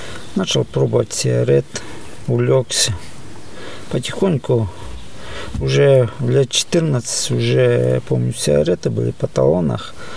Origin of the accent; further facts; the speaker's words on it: Zakarpattia Oblast, Ukraine; born there; Родился я в Украине, в Закарпатье. Мне 38 лет.